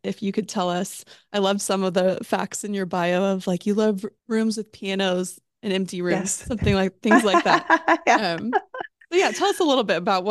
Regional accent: Austin, Texas, United States; I grew up in Austin

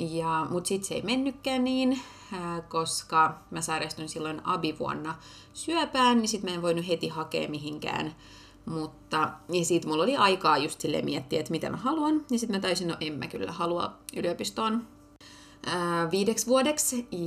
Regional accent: Ukraine; now in Finland; kun mä oon tosiaan Ukrainasta kotoisin

